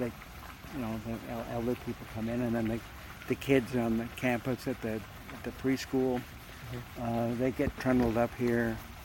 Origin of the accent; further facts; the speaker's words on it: St. Catharines, Ontario, Canada; also born or lived in London / Ottawa; now in Guelph, Canada; No, I'm from St. Catharines. Well, I was born in London. Mm-hmm. And then I was here for grad school, and then I went to Ottawa for 5 years, working for the federal government. And then came back